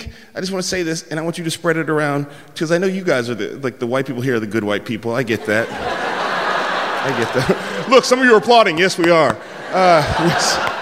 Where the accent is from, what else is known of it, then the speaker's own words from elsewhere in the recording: San Francisco, California, United States; And I'm from San Francisco. I've never, ever heard that before and never thought that I would hear that. I live in San Francisco.